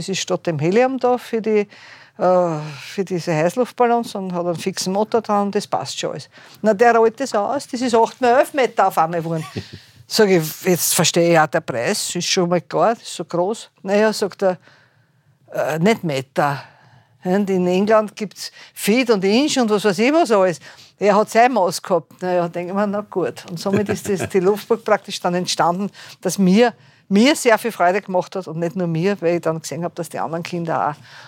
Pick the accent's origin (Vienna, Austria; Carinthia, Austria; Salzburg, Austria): Vienna, Austria; Ich bin in der Gastronomie aufgewachsen, also im Prater eigentlich aufgewachsen.